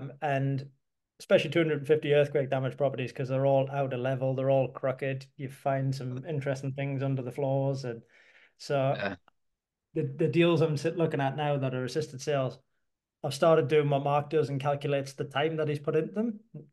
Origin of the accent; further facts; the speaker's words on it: Newcastle, North East England, United Kingdom; I'm from Newcastle and I love property.